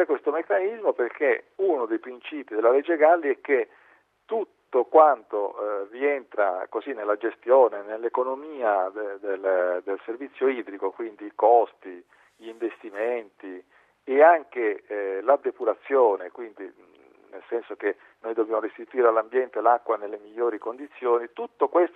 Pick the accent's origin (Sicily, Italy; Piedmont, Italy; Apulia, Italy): Sicily, Italy; mi dispiace dirlo, io sono siciliano